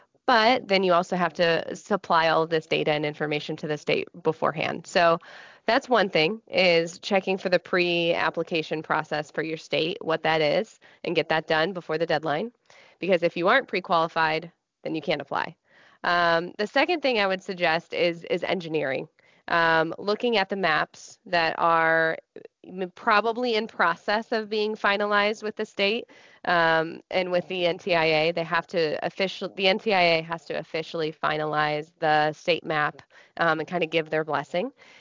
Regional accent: Tennessee, United States; So I'm very grateful to be here in my home state and service the customers that are here in Tennessee.

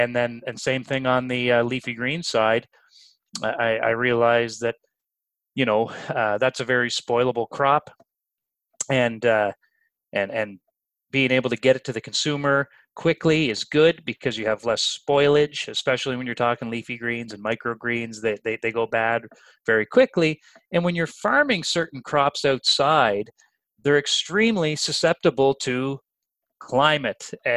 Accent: East Coast, United States; because I'm from the East Coast, I love fish by default.

